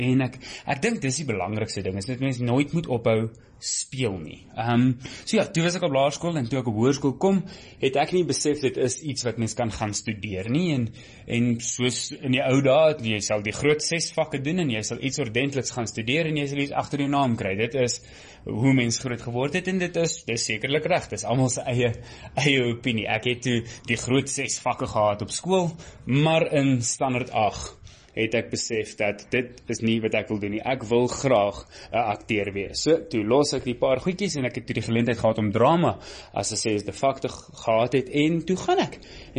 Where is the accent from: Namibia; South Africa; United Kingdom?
United Kingdom; London; Ek is gebore in Londen. Ek het daar skool gegaan in Londen. Ek was in 'n Engelse laerskool en toe in 'n Afrikaanse hoërskool en ek het toe weer in Engels gaan studeer en dit is eintlik 'n voorreg in hierdie land want ek is 100% tweetalig